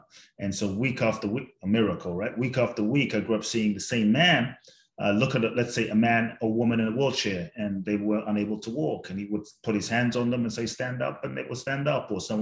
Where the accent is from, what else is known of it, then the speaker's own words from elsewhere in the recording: London, United Kingdom; also born or lived in Ghana; now in United States; I was born in Ghana, West Africa. And so my father's from Ghana, my mother's Japanese. I grew up in London, now live in the US and partly Mexico.